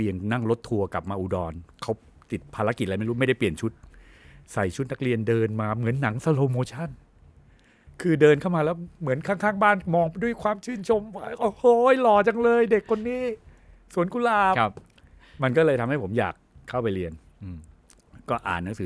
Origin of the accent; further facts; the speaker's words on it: Udon Thani, Thailand; ผมเป็นเด็กต่างจังหวัดผมเกิดที่อุดรธานี